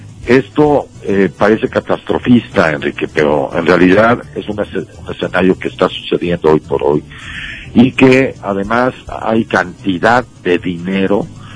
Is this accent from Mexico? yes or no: yes; Mexico; hay una división ahí que nos hace mucho daño como mexicanos